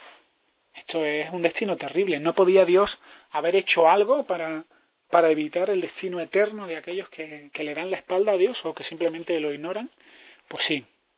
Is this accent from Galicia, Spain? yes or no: no; Granada, Andalusia, Spain; also born or lived in Seville; en Sevilla, que es de donde yo procedo, aunque yo soy de Granada, pero he vivido muchísimos años en Sevilla